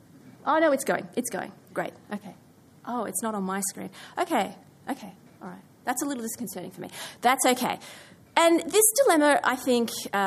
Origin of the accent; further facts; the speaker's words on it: Australia; And he essentially asked me, as an Australian politics nerd, whether or not I was sort of, would I comment on it